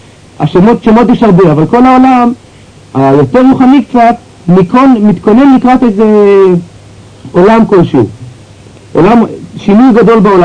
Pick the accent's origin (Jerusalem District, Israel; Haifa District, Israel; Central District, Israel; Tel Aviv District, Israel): Central District, Israel; Kfar Saba; also born or lived in Petah Tikva; אני נולדתי בארץ, בפתח תקווה, בגיל 10 עברתי לכפר סבא, גיל 14 לפנימייה